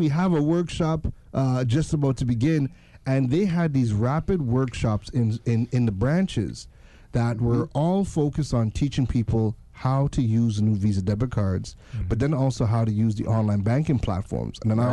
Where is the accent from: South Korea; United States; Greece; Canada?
Canada; I'm from Canada, right?